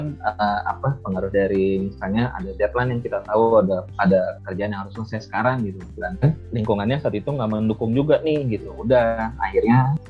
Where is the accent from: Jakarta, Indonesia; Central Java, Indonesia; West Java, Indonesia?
West Java, Indonesia; Bogor; So, aku dari Rangkul Bogor.